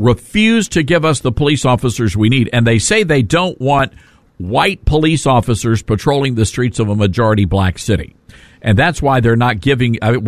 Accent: Memphis, Tennessee, United States; now very happy to be broadcasting the program from Memphis, Tennessee, my hometown, one of the greatest cities in America.

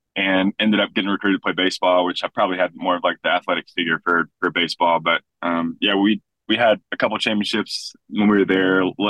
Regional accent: Cookeville, Tennessee, United States; I'm from Middle Tennessee, Cookeville.

